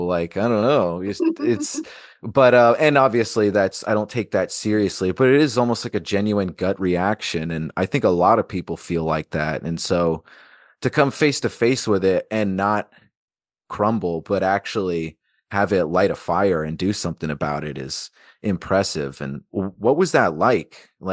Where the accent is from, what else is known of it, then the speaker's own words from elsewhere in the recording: Alaska, United States; Growing up in Alaska in the summer season, there's a lot of Amanita that grows around.